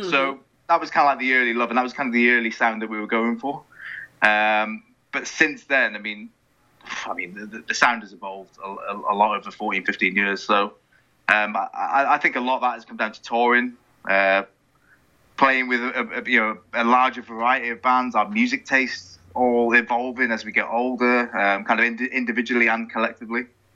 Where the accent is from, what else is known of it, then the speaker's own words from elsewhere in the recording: Wales, United Kingdom; I'm from Wales originally, from a little town in the middle of Wales, and I was playing in bands around that area for a few years